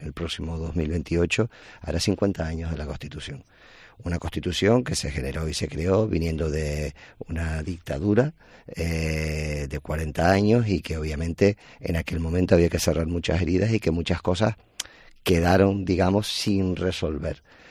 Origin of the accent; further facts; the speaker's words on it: Canary Islands, Spain; nosotros, como pueblo canario, tenemos que reflexionar.